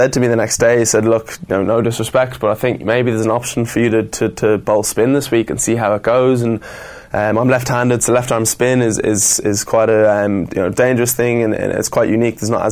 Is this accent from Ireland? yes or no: yes; Rathgar, Leinster, Ireland; Yeah, it's a nice spot. Lovely place. It was close to all where I was used to go to school